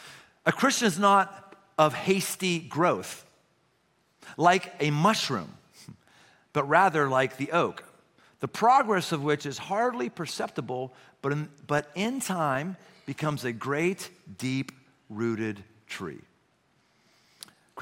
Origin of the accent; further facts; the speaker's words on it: Pittsburgh, Pennsylvania, United States; I grew up in Pittsburgh.